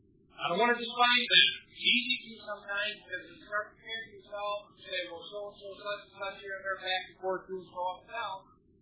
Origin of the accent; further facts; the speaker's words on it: East Rockford, Michigan, United States; I grew up in East Rockford, Michigan. Alias Muskrat Plants. And that's where God had me grow up.